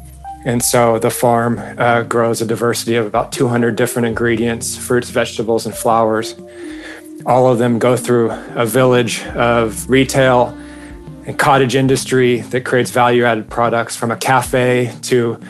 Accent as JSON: {"language": "English", "town": "Newport Beach", "region": "California", "country": "United States", "tie": "born or raised there", "said": "You know, I was raised in Newport Beach as a surfer, and my nature was the ocean."}